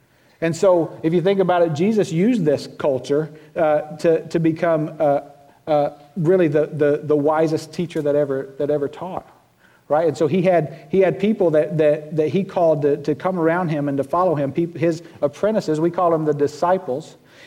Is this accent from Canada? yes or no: no; Southern United States, United States; accent: southern; I haven't lost my southern accent yet, you can tell. We just moved up here this past summer